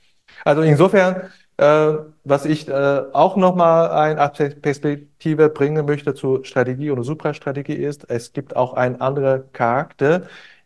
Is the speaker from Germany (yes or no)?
yes; Hanover, Lower Saxony, Germany; Ich komme aus Hannover.